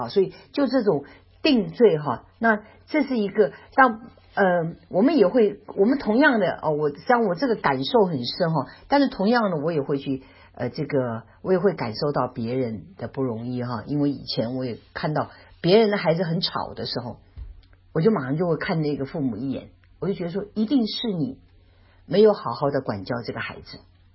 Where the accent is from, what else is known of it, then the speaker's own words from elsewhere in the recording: China; 特别是我们中国人，我们就一定要做到最好。